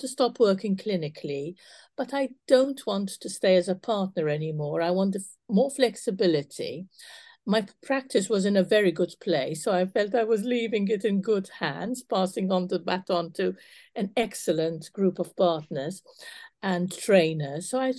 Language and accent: English; Malta; moved away as an adult; now in United Kingdom; I was actually born and brought up in Malta, and I spent the first 20 years of my life there. But I came to UK to do my clinical learning.